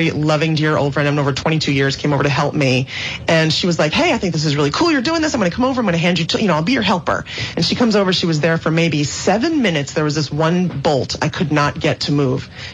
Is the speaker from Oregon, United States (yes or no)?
no; New York, United States; I grew up in Italian New York, not Italian Italy.